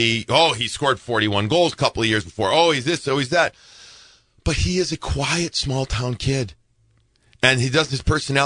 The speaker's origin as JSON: {"language": "English", "town": "Chicago", "region": "Illinois", "country": "United States", "said": "I lived in New York. It's a nice sports town. It's not Boston. I'm from Chicago, too."}